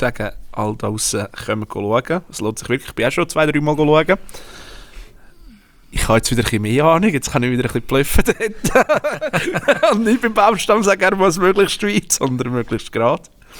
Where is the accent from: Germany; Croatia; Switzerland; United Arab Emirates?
Switzerland; Ja, also wenn ich als Schweizer muss sagen, ich zahle doch nicht 500 Stutz für ein 0815-Spiel